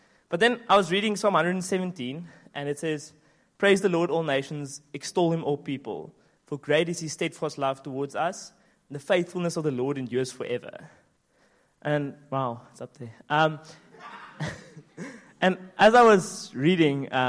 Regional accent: George, Western Cape, South Africa; I come from George. It's in the Western Cape, which is it's the hood, guys.

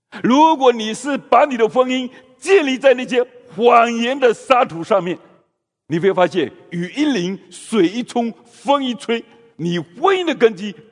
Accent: Fujian, China; moved away as an adult; now in Canada; 我是福建的农村里面出生的，农村里面长大的。

